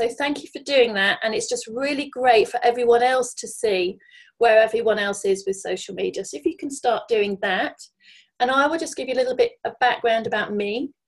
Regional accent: Grantham, East Midlands, United Kingdom; people back in my hometown of Grantham in Lincolnshire to know about saboteurs

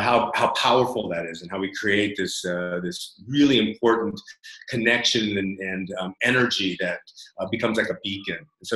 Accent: United States; moved away as an adult; now in Barcelona, Spain; I'm American, but I live in Barcelona. I've been here for 17 or so years.

